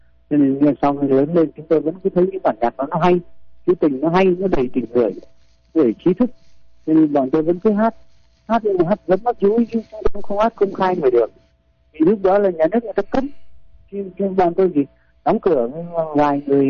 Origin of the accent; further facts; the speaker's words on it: Hanoi, Vietnam; Tôi thì gốc Hà Nội, xin chuyển ra Hà Nội, bé lớn lên tại Hà Nội.